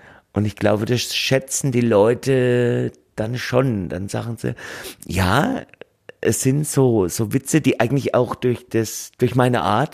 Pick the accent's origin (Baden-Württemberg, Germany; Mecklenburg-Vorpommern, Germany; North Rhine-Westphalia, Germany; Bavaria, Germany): Bavaria, Germany; Bad Kissingen; ich komme aus Garitz, ein Stadtteil von Bad Kissingen mit einem eigenen Faschingsclub